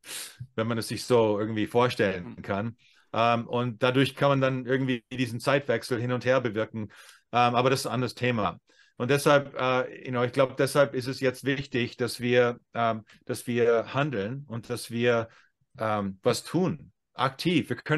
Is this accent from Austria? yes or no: no; United States; German is a second language; now in Germany; Also ich komme ja aus Amerika, lande in Deutschland